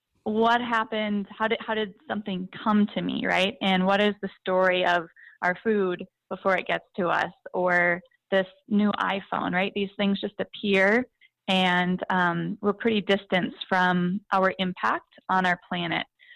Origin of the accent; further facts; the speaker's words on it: Wisconsin, United States; Yeah, so I grew up in northern Wisconsin, north of Eau Claire, and I just always loved being outside.